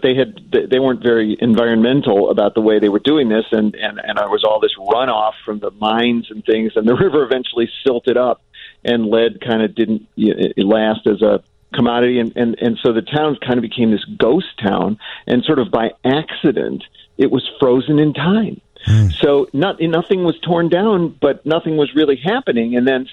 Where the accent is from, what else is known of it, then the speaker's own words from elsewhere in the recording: Chicago, Illinois, United States; I just had this idea that, and I grew up in the Chicago area, there are just these iconic places that we've all gone.